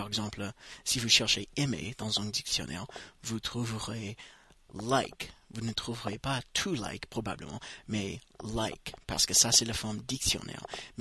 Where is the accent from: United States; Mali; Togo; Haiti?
United States; French is a second language; je suis américain, et avec ce podcast, je vais partager avec vous un peu de la langue anglaise.